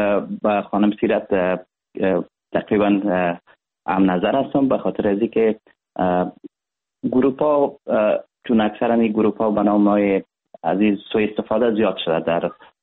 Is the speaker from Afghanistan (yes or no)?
yes; Afghanistan; ما یک افغان هستیم.